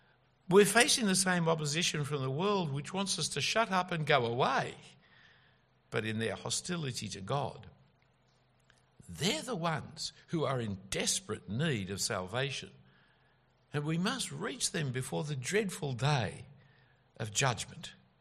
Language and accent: English; Australia; And as an Australian, I like free speech.